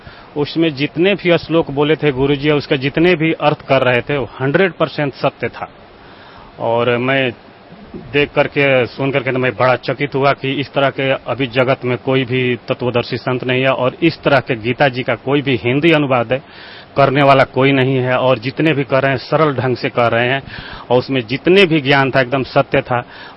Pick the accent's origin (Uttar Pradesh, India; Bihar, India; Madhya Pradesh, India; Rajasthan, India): Bihar, India; Harandiya; now in Delhi, India; मैं ग्राम हरंदिया पोस्ट गौरुआ जिला भोजपुर बिहार का रहने वाला हूँ, ऐसे मैं दिल्ली में रहता हूँ